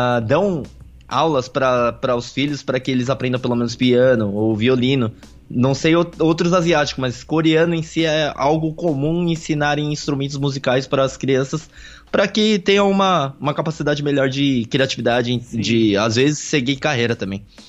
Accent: Brazil; born there; eu acabei nascendo no Brasil

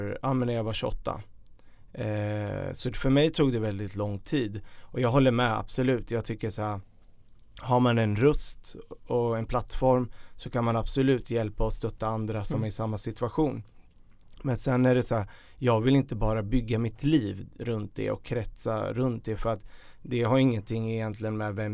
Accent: Örebro, Örebro County, Sweden; moved away as an adult; now in Stockholm, Sweden; Så jag är uppvuxen i Örebro och flyttade direkt därifrån när jag tog studenten 2003.

